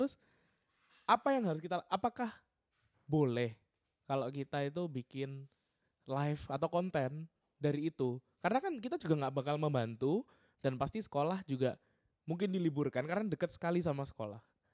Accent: Surabaya, East Java, Indonesia; Aku juga orang Surabaya. Kita lagi di Surabaya, kita lagi di rumah nih

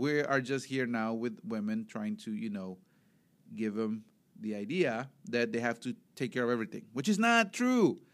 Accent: Chihuahua, Mexico; No, I'm from Chihuahua. It's not Chihuahua. It's Chihuahua.

